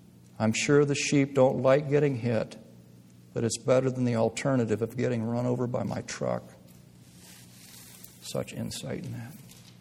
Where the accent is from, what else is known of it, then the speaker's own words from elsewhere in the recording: United States; Growing up in America, I feel that the majority of the biblical analogies concerning sheep and shepherds are lost on us.